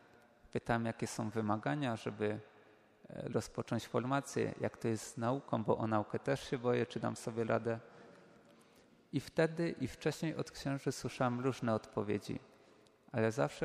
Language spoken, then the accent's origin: Polish; Lesser Poland, Poland; Pochodzę z archidiecezji krakowskiej, ale chodziłem do szkoły do Proszowic